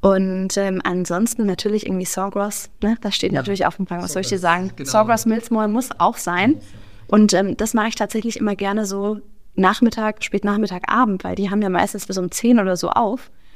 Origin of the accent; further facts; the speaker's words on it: Hesse, Germany; das SCH und CH ist ja schwierig für mich als Hesse.